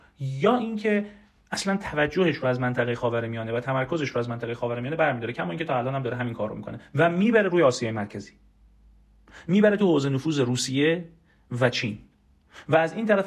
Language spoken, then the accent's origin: Persian; Iran; به عنوان یک ایرانی باید نسبت به این موضوعات اطلاعات داشته باشیم